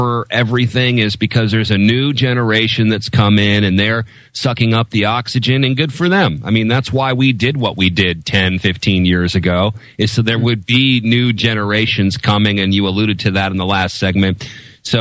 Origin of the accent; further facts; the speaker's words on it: Seattle, Washington, United States; First of all, I'm from Seattle.